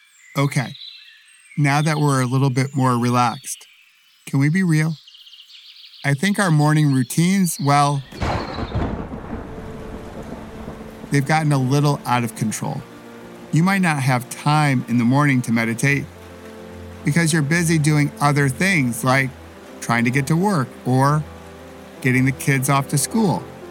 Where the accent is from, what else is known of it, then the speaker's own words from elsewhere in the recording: New York, United States; At least I think it's funny because I'm from New York